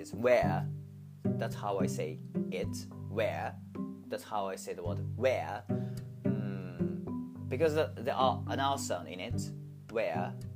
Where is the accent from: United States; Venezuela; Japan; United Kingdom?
Japan; first language Japanese; English is a second language; that's another good example of why I changed my accent, why I have chosen to speak in English accent, because tomato, that's how I say, or that's how we say tomato in Japanese.